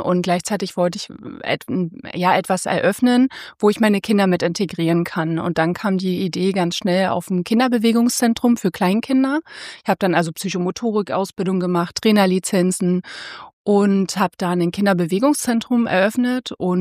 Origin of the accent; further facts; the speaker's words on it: Berlin, Germany; ich bin tatsächlich auch in Kaulsdorf groß geworden.